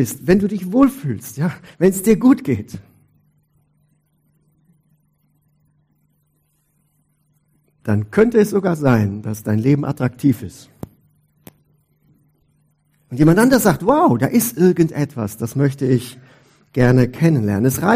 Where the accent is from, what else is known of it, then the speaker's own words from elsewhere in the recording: North Rhine-Westphalia, Germany; Wo ich herkomme im Siegerland, da war das ein bisschen so.